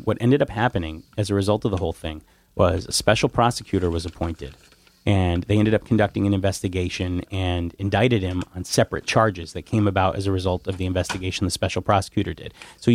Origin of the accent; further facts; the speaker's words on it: New Milford, Connecticut, United States; also born or lived in Hudson Valley, New York; I grew up in New Milford, actually. New York and the Hudson Valley, and then in New Milford, Connecticut.